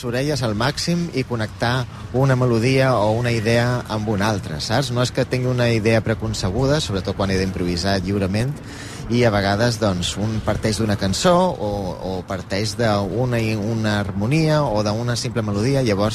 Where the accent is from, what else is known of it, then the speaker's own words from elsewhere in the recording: Balearic Islands, Spain; Jo, que soc de Menorca